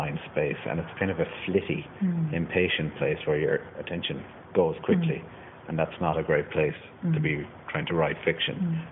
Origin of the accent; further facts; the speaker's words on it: Limerick, Munster, Ireland; I grew up in Limerick at the tip end of the Shannon, and now I live near the top end of the Shannon.